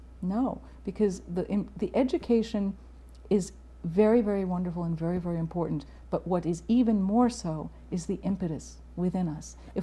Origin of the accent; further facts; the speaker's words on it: New York City, New York, United States; I had a phenomenal education because growing up in New York City, starting from the time I was 15